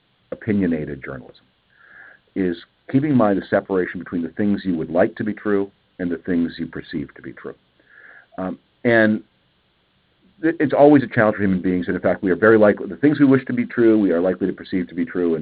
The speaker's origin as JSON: {"language": "English", "country": "Canada", "said": "being a Canadian may be a big part of this, is that, you know, the Canada, you know, we, I grew up under the in the shade of America's protection."}